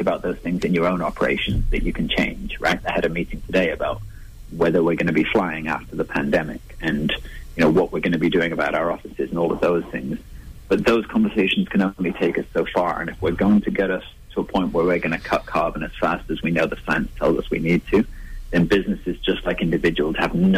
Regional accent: England, United Kingdom; Well, firstly, I'm English enough to consider beer somewhat of a necessity.

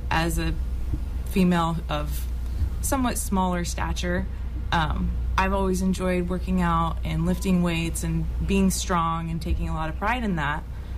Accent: Chico, California, United States; I've been with Chico Fire Department for 5 years, and it's been amazing to work here in my hometown for the city department.

